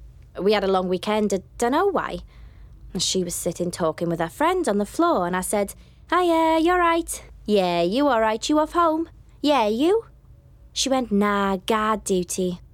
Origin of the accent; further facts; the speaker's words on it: Rhyl, Wales, United Kingdom; I was like, where are you from? She was like, Llangollen. I was like, I'm from Rhyl.